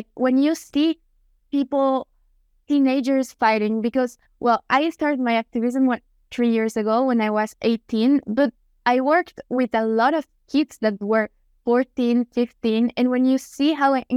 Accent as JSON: {"language": "English", "country": "Colombia", "second_language": "English", "lives_now": "Switzerland", "said": "I am from Colombia, but I live in Switzerland, so I have been in both sides"}